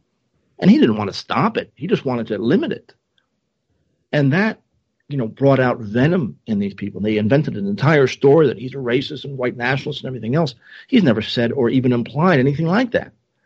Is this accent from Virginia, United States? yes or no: no; New Jersey, United States; You know, I grew up in New Jersey. We were part of the New York media market.